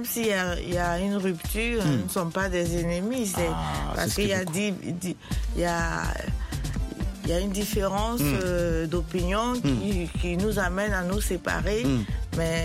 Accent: Côte d’Ivoire; je suis de la Côte d'Ivoire.

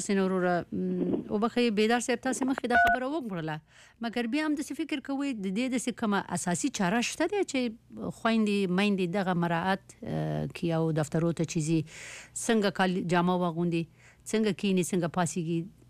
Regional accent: Afghanistan; خبر ول سره مونږ ټول افغانان یو.

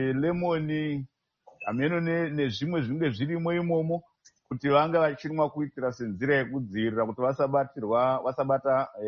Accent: Uzumba, Mashonaland East, Zimbabwe; also born or lived in Murewa; I grew up Kumusha Kuzumba.

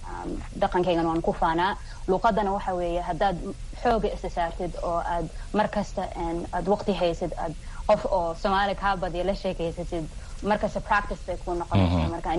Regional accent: United States; maadaama aan Soomaali ahay Maraykanna aan ku dhashay oo ku soo koray

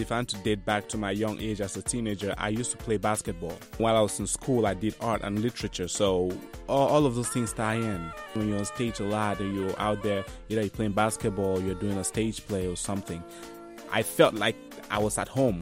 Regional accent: Cameroon; I am from Cameroon, West Africa.

